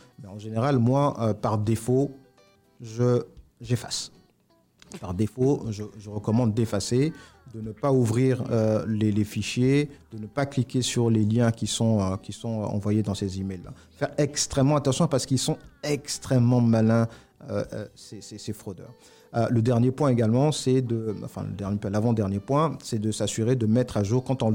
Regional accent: Côte d’Ivoire; moved away; c'était le premier retour chez moi en Côte d'Ivoire.

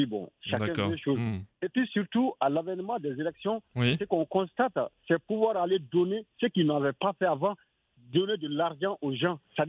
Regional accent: Mali; Vraiment, en tant que Malien, moi j'inviterais vraiment tous les Maliens à la retenue

